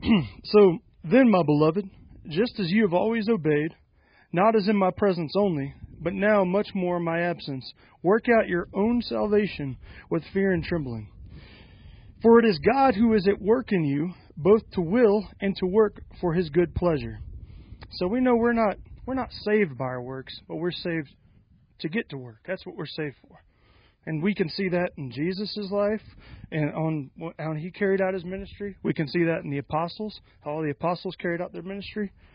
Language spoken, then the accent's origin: English; South Carolina, United States; I'm from South Carolina.